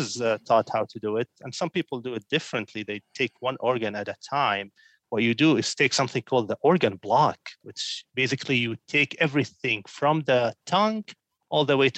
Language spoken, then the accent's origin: English; Syria; now in United States; I'm originally from Syria. So I moved to the States in 2010.